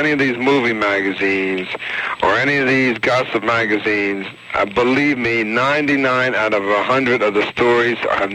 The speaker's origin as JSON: {"language": "English", "town": "Philadelphia", "region": "Pennsylvania", "country": "United States", "said": "See, now, I could not identify with that at all, because I'm from Philadelphia. The Lords of Flatbush was our kind of style growing up."}